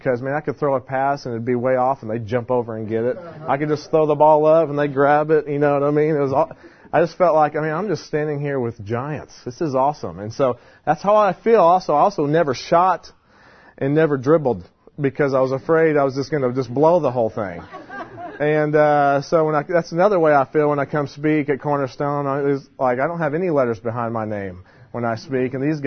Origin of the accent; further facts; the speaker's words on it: Indiana, United States; Well, like I said, I grew up in Indiana.